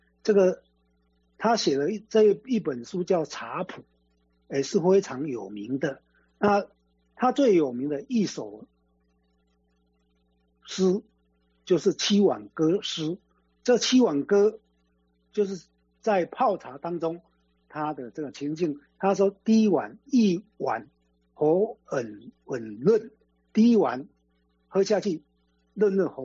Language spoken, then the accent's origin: Chinese; China; 我们中国人讲究的就是要自己经常内省